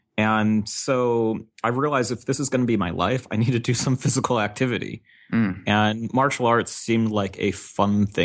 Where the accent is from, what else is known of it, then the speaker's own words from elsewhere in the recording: St. Louis, Missouri, United States; So I grew up in St. Louis, and I pretty much drew a 300-mile radius circle around St. Louis because I wanted some place within driving distance so I could go home.